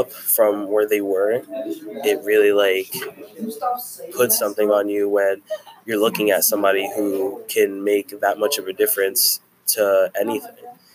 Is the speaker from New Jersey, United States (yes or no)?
yes; Belleville, New Jersey, United States; Like, for me, I came to Bloomfield from Belleville.